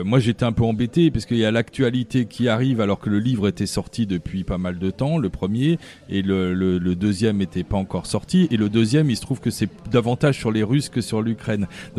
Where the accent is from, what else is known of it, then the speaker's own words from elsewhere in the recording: Lyon, Auvergne-Rhône-Alpes, France; Voilà, moi je suis lyonnais et je resterai.